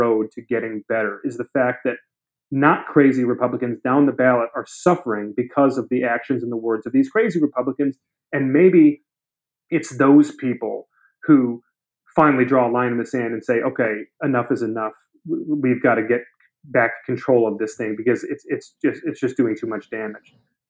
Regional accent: Michigan, United States; in my home state of Michigan

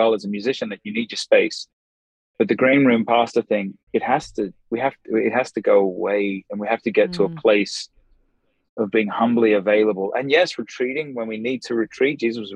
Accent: Australia; Like, I am an Australian Caucasian.

